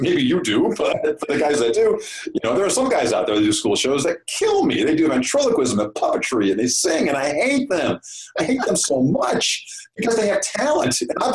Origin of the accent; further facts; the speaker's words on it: Michigan, United States; Me? Michigan. Yeah. Suburban Detroit. Yeah, okay. Suburban Detroit